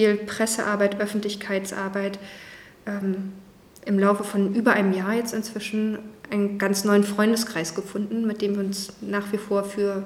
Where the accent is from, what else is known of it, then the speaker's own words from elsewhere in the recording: Berlin, Germany; born there; Ich bin 1976 in Ost-Berlin geboren worden, bin seit, jetzt muss ich überlegen, 21 Jahren schon mit einem Belarussen verheiratet. Wir haben auch gemeinsam in Belarus gelebt